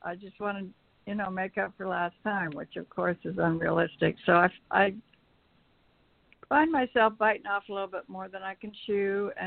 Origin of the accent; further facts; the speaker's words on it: Florida, United States; from Florida.